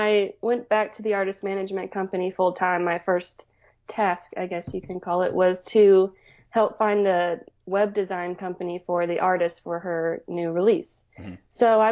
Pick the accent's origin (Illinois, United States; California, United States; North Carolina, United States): North Carolina, United States; I grew up in North Carolina, and there was mostly music education schools around me, so that's why I went to Virginia Tech.